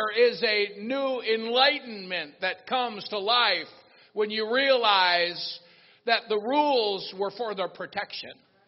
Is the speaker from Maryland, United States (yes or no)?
no; Virginia, United States; My experience of growing up in God in Virginia, that church there holds a very special place in my heart.